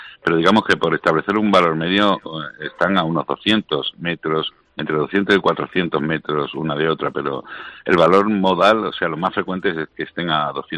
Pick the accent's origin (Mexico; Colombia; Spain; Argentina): Spain; yo soy español y europeo